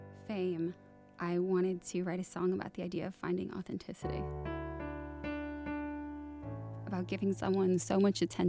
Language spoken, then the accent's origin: English; Efland, North Carolina, United States; I loved it. I miss it so much. Everything's beautiful here right now, and you know, I never played video games growing up.